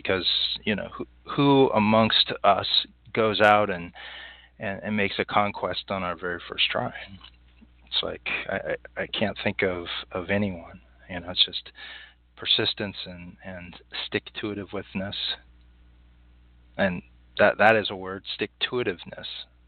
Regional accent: Anchorage, Alaska, United States; where I grew up in Anchorage, Alaska, it was like in the winter it'd be like 80 below.

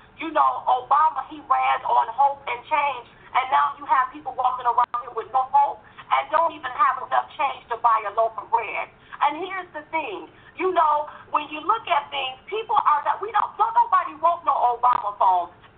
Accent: United States; I'm part of America. I'm an American.

